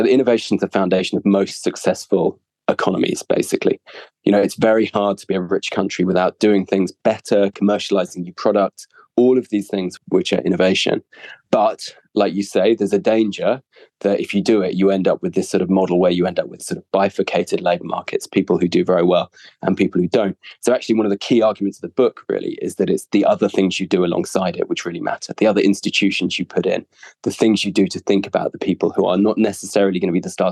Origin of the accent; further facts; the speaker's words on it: Oxford, South East England, United Kingdom; so I grew up in Oxford, which is a sort of, you probably know it from the university, it's a small town in England